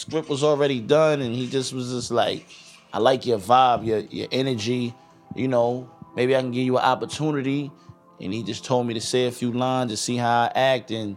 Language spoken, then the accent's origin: English; New York, United States; I'm from New York my whole life. Right, I mean, right. I'm down here now, but I grew up in New York my whole life, 20 years, yeah.